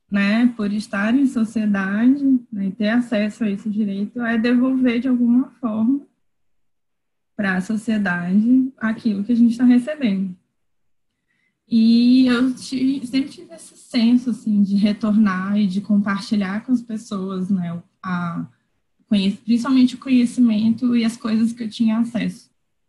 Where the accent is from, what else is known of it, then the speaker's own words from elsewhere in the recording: São Luís, Maranhão, Brazil; eu sou de São Luís e eu sou designer também